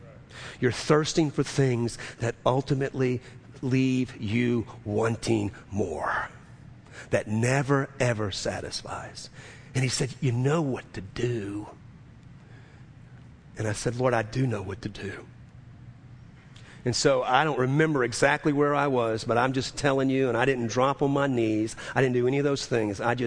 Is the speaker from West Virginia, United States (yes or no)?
no; New Orleans, Louisiana, United States; And I grew up in New Orleans.